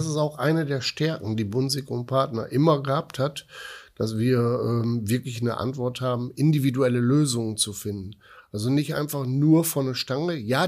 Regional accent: North Rhine-Westphalia, Germany; das ist meine Heimat. Ich bin im Prinzip hier groß geworden. Ich habe hier geheiratet. Ich habe hier im Prinzip meine Ausbildung gemacht.

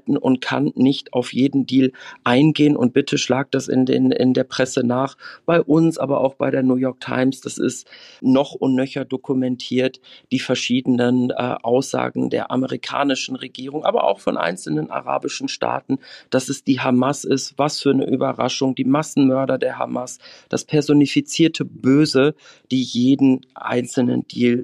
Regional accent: Germany; ich wundere mich dann doch auch in meinem Heimatland allzu häufig

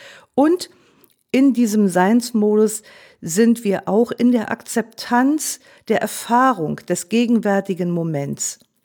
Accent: Germany; denn als Deutsche sind wir ja immer sehr genau

